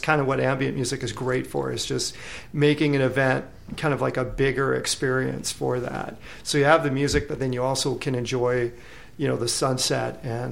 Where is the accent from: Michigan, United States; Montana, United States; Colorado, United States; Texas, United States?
Montana, United States; Billings; I did. Yeah, I grew up here in Billings.